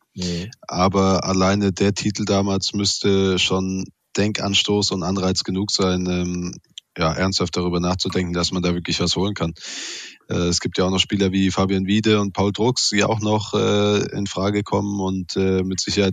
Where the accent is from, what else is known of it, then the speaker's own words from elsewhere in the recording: Baden-Württemberg, Germany; ich komme hier aus der Gegend